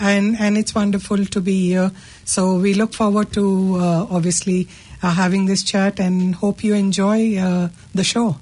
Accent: Mumbai, Maharashtra, India; I'm born and brought up in Mumbai. So I'm Chi Mumbai girl, basically. Lived in Parel for most of my life till I got married and moved to Colaba to live in the Navy quarters where my in-laws were.

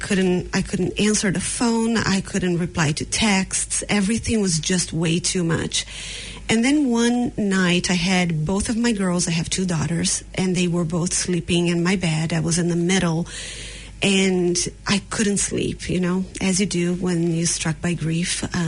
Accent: Brazil; I'm originally from Brazil, so I'm really far away from all my family.

